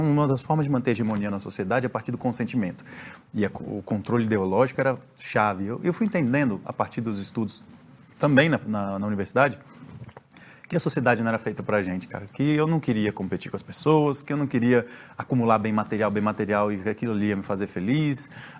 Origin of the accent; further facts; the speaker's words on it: Brazil; eu sou brasileiro, cara, não tem como eu conhecer tantos países do norte global